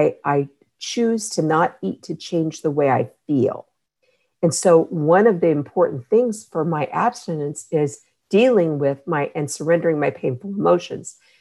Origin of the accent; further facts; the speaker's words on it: United States; I'm Native American.